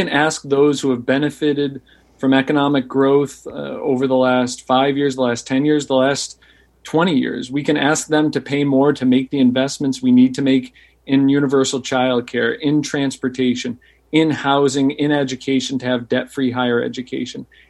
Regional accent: Pittsfield, Massachusetts, United States; now in East Boston, United States; I grew up in Pittsfield, represented that community and 51 other communities in Western Massachusetts.

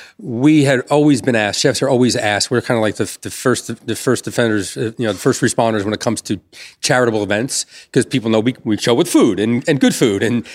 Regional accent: Elizabeth, New Jersey, United States; And, you know, growing up, I grew up in Elizabeth, New Jersey.

